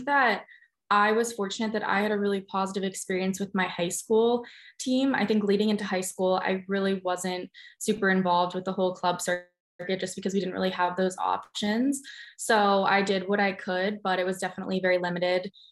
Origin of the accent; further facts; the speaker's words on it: Portland, Oregon, United States; I'm from Portland, Oregon, so I'm a very outdoorsy girl at heart.